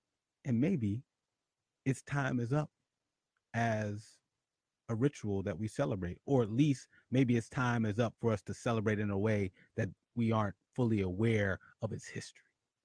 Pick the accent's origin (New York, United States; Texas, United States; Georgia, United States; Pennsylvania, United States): Pennsylvania, United States; Philadelphia; And Jim Kenney, mayor of Philadelphia, my hometown of City Brother Love, he wasn't done.